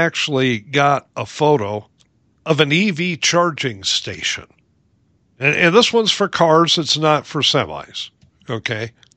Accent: Lincoln, Nebraska, United States; Yeah, when I was a kid growing up in Lincoln, Nebraska, a guy that lived around the corner from us

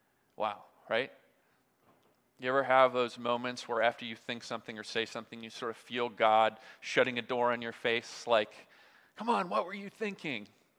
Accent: Michigan, United States; Something that I grew up doing around the Thanksgiving table in my home in Michigan

